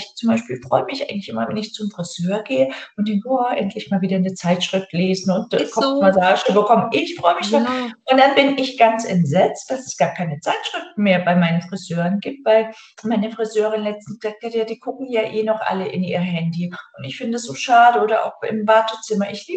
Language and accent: German; Erfurt, Thuringia, Germany; ich komme aus Erfurt und bin dann mit der Straßenbahn zu meiner Oma gefahren